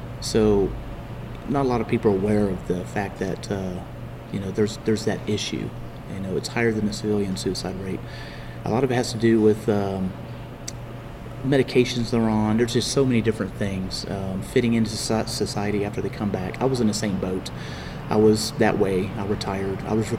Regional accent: Tennessee, United States; I'm from Tennessee originally, just south of Nashville.

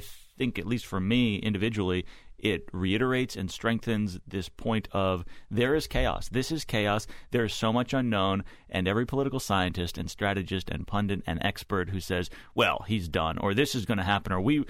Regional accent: Massachusetts, United States; I don't care about Mississippi and California and my home state of Massachusetts.

